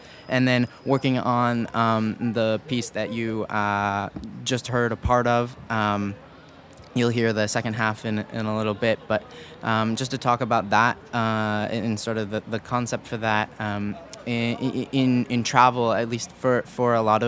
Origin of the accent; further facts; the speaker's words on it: United States; now in Spain; I'm from the United States